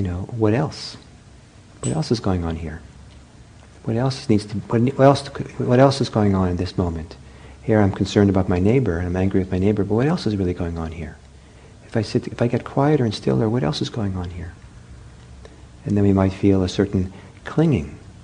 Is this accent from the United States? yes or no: no; India; growing up in India, that's kind of a big idea.